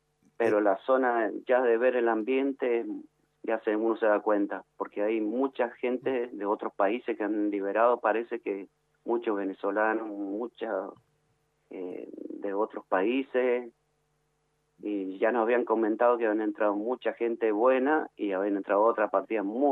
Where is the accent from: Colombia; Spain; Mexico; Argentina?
Argentina; somos los argentinos que vamos para allá